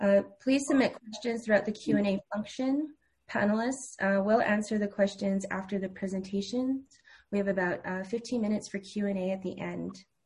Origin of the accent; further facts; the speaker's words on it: United States; born or raised there